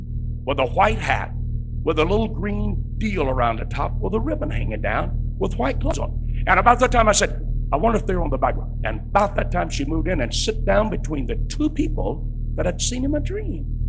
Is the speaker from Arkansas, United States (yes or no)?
yes; El Dorado, Arkansas, United States; all the pastors on the platform were ministers from my hometown in El Dorado, Arkansas.